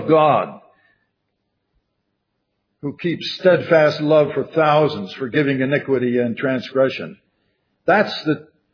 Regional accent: Philadelphia, Pennsylvania, United States; But of course, I was born in Philadelphia and lived near Philadelphia for a lot of my early life.

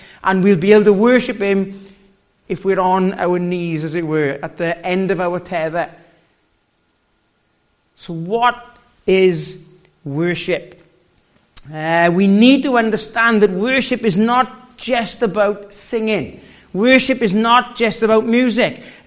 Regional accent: Wales, United Kingdom; As you can tell, the accent is not a local accent. I was born and bred in Wales, was born again in Wales

